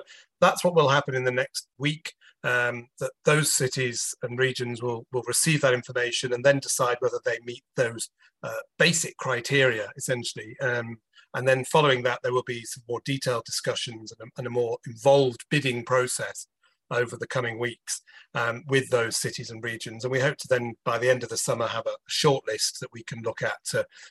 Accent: United Kingdom; As you might have noticed, I'm British, so I'm quite excited that it's returning to Britain.

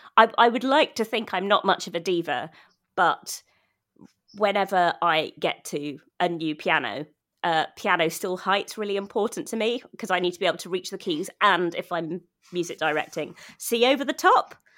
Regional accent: London, United Kingdom; I grew up in Ealing in West London. And I stayed in the same house, actually, for the whole first 18 years of my life.

